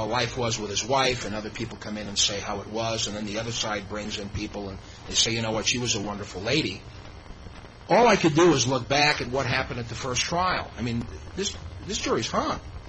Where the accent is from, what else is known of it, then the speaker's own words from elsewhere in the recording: Chicago, Illinois, United States; now in Hawaii, United States; I'm originally from Chicago. I mean, I've seen some pretty bad things happen when I defended in that town.